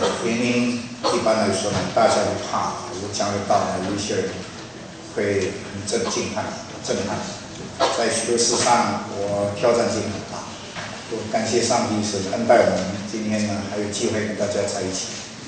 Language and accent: Chinese; Indonesia; also born or lived in China; now in United States; 我呢虽然出生在中国，长大在印尼，在美国呢有一段很长的时间，差不多是35年的时间。